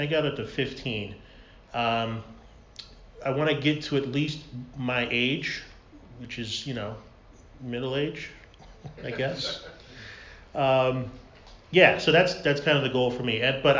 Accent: Chicago, Illinois, United States; now in San Diego, United States; I am a local author. I am from Chicago originally. I've been in San Diego 9.5 years.

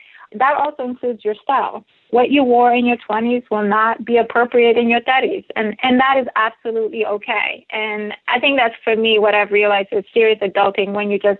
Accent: Maryland, United States; especially if you live in this, like in 4 type of season, where I'm from Maryland.

